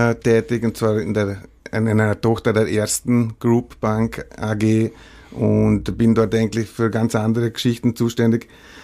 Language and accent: German; Lustenau, Vorarlberg, Austria; now in Vienna, Austria; Ich bin gebürtiger Lustenauer, also aus Vorarlberg, und jetzt aber dieses Jahr 30 Jahre in Wien, ja, man glaubt es kaum. Also eigentlich länger in Wien als im Ländle